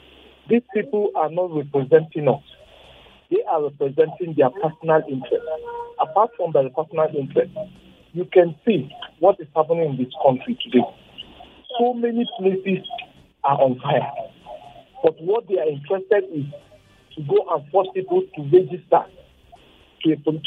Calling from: Bukuru, Plateau, Nigeria; I'm calling from Bukuru.

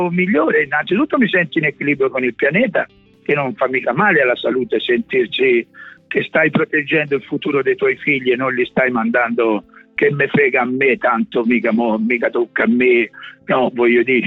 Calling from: Arezzo, Tuscany, Italy; Io vivo da 18 anni, da dove parlo, in una casa geotermica nel centro di Arezzo, e non uso il gas da 18 anni

